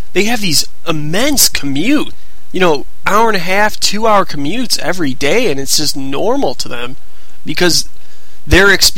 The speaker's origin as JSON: {"language": "English", "region": "Michigan", "country": "United States", "tie": "born or raised there", "said": "In that, in Detroit, I went to school about an hour and a half from where I lived, my hometown"}